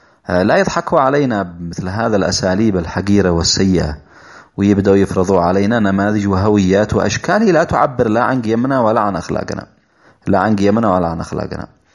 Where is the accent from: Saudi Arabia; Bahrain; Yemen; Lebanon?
Yemen; يعني بيرسل الطالب بدون ما يعرفه من احنا كأمة يمنية عربية مسلمة،